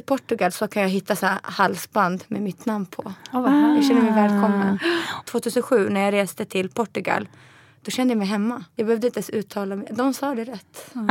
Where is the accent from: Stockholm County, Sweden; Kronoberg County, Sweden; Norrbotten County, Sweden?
Stockholm County, Sweden; Stockholm; born there; Jag är född i Sverige. Stockholm, Huddinge sjukhus.